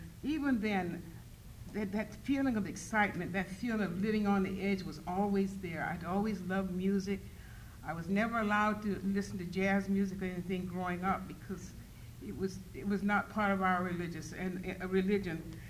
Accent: Atlanta, Georgia, United States; also born or lived in Boston; They moved to Atlanta, and I was born in Atlanta

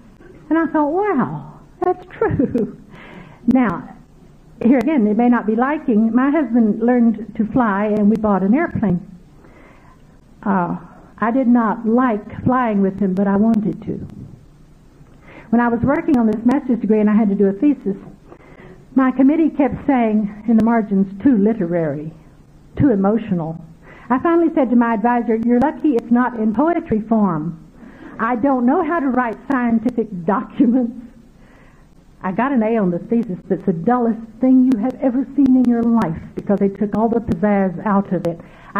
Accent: Texas, United States; And the one I grew up in West Texas knew that there were years when I could hardly find the door of the building

